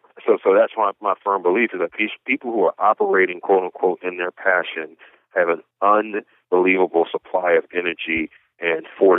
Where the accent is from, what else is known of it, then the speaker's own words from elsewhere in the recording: Philadelphia, Pennsylvania, United States; you know, I'm from Philadelphia originally.